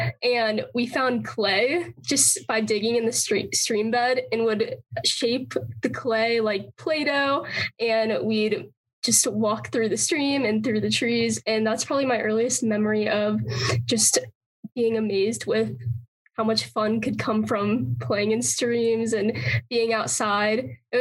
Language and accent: English; St. Louis, Missouri, United States; I'm a second year in fish, wildlife, and conservation biology, and I'm originally from St. Louis.